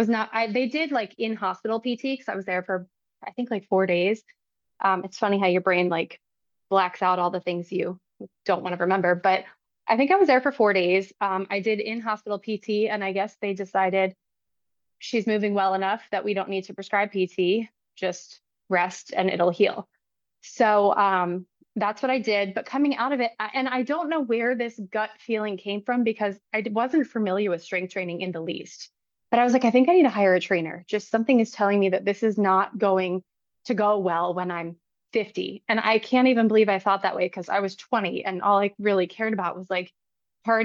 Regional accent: Maryland, United States; So I am from Maryland, born and raised, went to high school at Gaithersburg High School, went to college at Towson.

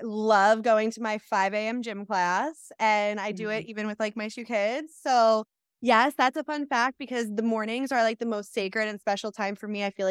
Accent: Freehold, New Jersey, United States; I'm best friends with my sister. I grew up in Freehold, New Jersey.

